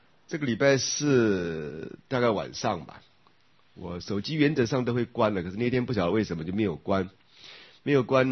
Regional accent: Daxi, Taoyuan, Taiwan; 像以前我还记得我小时候在大溪乡下，就会有反潮，对不对？

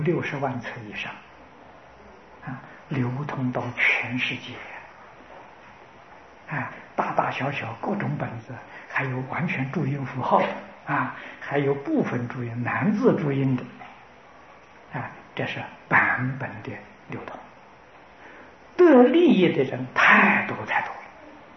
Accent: Taiwan; 在我们台湾人

